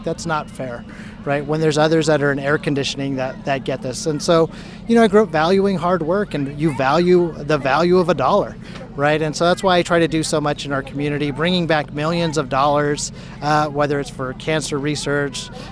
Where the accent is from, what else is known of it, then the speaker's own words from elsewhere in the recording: Bakersfield, California, United States; growing up, I grew up in Bakersfield in Delano. And yeah, I grew up working out in the fields, making boxes for the grapes